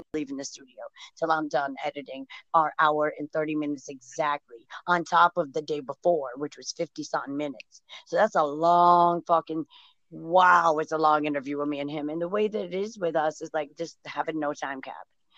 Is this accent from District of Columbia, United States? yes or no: no; Massachusetts, United States; We talked about things about growing up in Massachusetts.